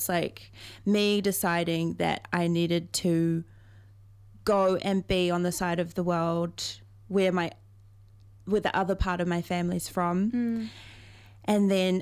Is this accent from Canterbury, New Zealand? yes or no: no; Waiheke Island, Auckland, New Zealand; I'm from Waiheke, so like it always feels like going home.